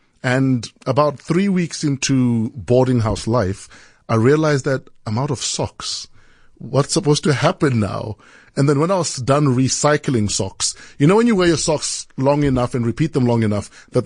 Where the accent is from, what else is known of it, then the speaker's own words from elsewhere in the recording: Botswana; I will not lie and say it wasn't. I mean, my parents were, you know, they went to good schools. My dad went to the University of Botswana.